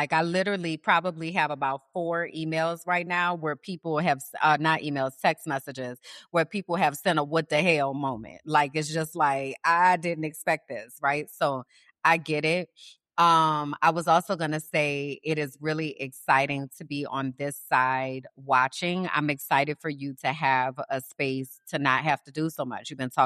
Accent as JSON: {"language": "English", "town": "New Orleans", "region": "Louisiana", "country": "United States", "tie": "born or raised there", "said": "I grew up in the South, y'all. I'm from New Orleans."}